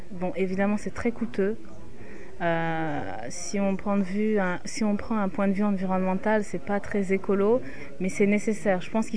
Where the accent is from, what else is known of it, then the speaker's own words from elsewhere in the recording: Senegal; je viens du Sénégal